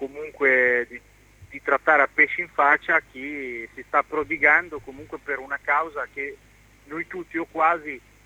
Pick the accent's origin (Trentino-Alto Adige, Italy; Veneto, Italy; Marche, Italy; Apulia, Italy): Marche, Italy; Ancona; Ci conosciamo comunque, basta che siamo di Ancona